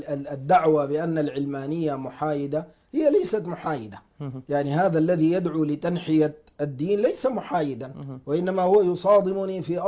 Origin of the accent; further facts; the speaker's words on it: Sudan; عندنا في السودان قضاء، وهذا القضاء عنده تاريخه